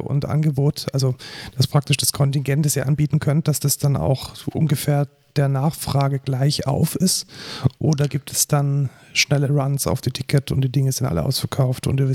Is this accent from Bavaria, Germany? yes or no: yes; Bavaria, Germany; ich bin ja aus der Nähe von München